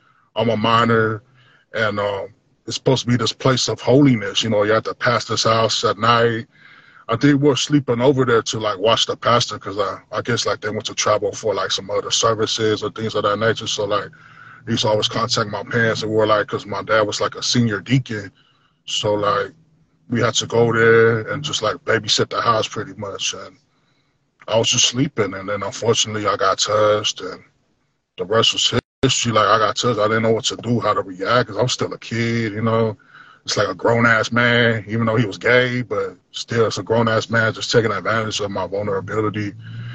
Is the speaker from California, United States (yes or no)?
yes; Long Beach, California, United States; I grew up in Long Beach, California, and just like the opportunities weren't always there.